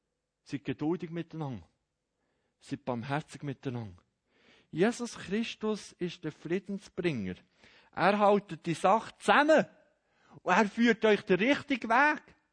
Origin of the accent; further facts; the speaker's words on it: Bern, Switzerland; Ich bin immer noch in der Schockstarre vom Emmental her. Jetzt bin ich schon 4 Jahre in Bern.